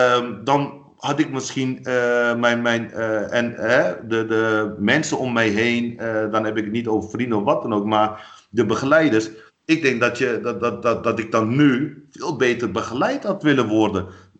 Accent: Netherlands; Want ik ben hier geboren en getogen.

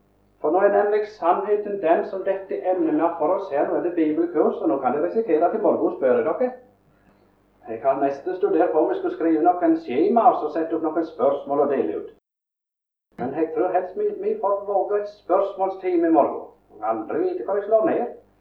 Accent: Agder, Norway; Og de sånn jeg vet ikke hjemme i Setesdalen

